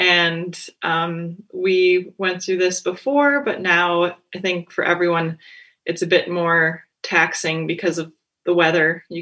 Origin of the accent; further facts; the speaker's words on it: White Bear Lake, Minnesota, United States; So I grew up in White Bear Lake, Minnesota